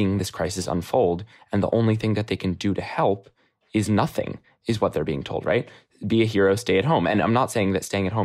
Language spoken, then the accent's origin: English; New York City, New York, United States; I'm from New York City.